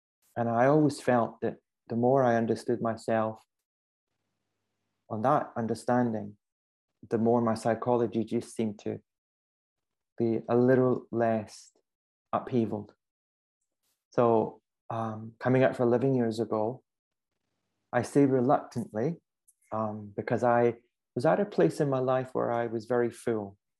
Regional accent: Scotland, United Kingdom; now in England; So I'm originally from Scotland, living in England.

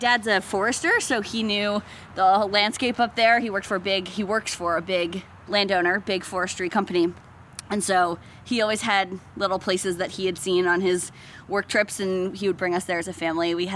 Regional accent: Fort Kent, Maine, United States; I grew up in Fort Kent, which is in the St. John Valley, so it's got this French heritage in sort of baked into the town.

